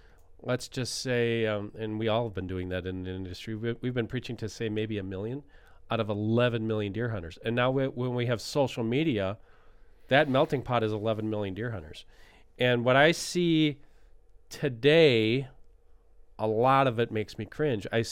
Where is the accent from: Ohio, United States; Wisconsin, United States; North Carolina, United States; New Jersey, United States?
Wisconsin, United States; accent: Wisconsin; there's my Wisconsin accent right there